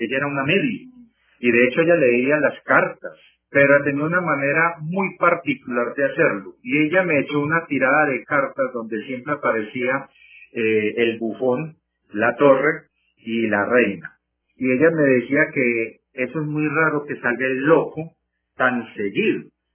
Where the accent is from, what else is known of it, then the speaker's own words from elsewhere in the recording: Medellín, Antioquia, Colombia; born there; porque yo nací en la ciudad de Medellín, soy colombiano, ya tengo 53 años, voy a cumplir prontico 54